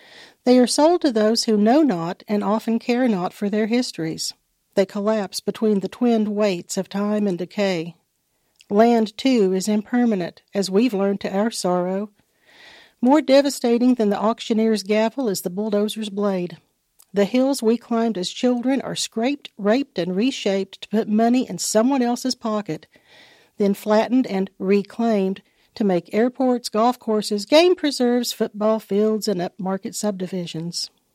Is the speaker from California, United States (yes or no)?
no; Virginia, United States; also born or lived in Tennessee; now in Kentucky, United States; Well, I was born in Northeast Tennessee, and I grew up in Southwest Virginia. And then I moved to Kentucky